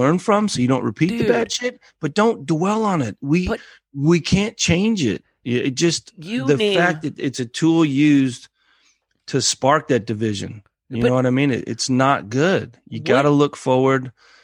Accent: United States; Yeah, that's my tribe. I'm American.

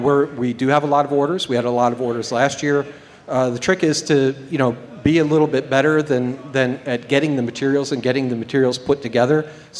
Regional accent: Chebanse, Illinois, United States; also born or lived in Kankakee, United States; I was born in Kankakee, Illinois, and raised out in the country in Chabance, Illinois.

